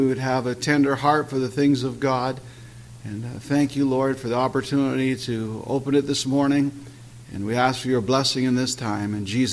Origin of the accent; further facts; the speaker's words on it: Scotland, United Kingdom; And being the Scot that I am, I carefully opened each of them.